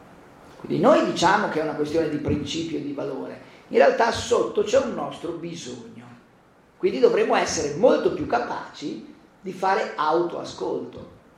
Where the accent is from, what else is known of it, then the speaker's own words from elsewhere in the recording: Bologna, Emilia-Romagna, Italy; io sono di Bologna, in casa mia i tortellini si fanno così